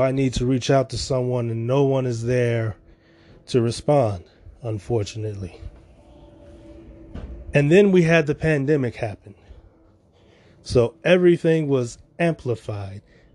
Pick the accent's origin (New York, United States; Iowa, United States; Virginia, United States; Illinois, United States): Illinois, United States; Chicago; I'm from Chicago.